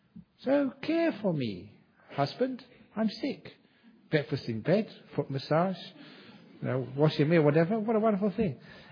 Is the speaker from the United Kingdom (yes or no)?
yes; London, United Kingdom; born there; I was born in London, and people used to say they have these old like blocks of apartments, were hotbeds of crime.